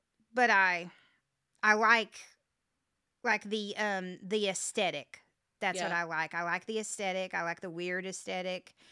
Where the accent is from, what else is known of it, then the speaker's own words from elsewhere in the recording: Vernon, Texas, United States; I grew up in Vernon.